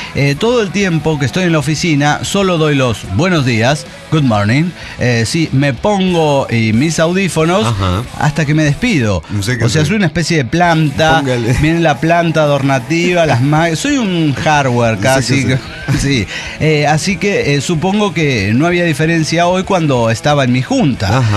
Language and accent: Spanish; Venezuela; now in Spain; Yo soy venezolana, residente en España.